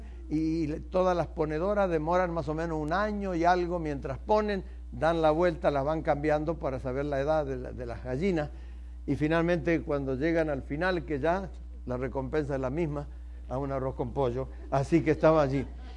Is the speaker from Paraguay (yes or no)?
no; Entre Ríos, Argentina; born there; fui a una de las provincias donde yo nací, Entre Ríos, porque está entre los ríos Paraná y Uruguay